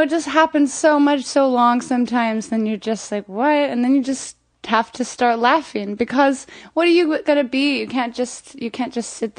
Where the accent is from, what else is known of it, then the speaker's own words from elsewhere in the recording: Florida, United States; also born or lived in Montana; I'm from Florida.